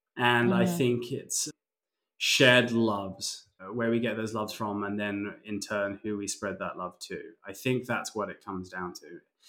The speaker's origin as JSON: {"language": "English", "country": "United Kingdom", "said": "because obviously I'm British and I can't reveal that information"}